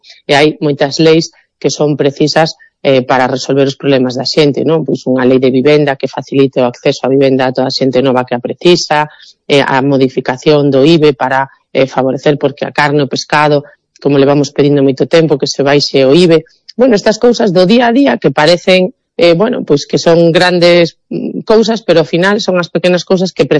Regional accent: Galicia, Spain; Dicir que con moito orgullo que somos galegos

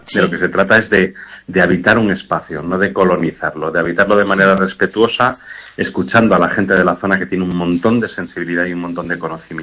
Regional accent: Galicia, Spain; Bueno, yo soy gallego.

